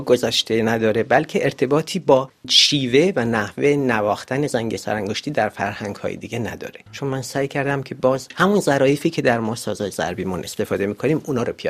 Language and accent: Persian; Iran; moved away; همونطوری که من موقعی که از ایران اومدم یه آدم دیگه بودم، الان یه آدم دیگه‌ام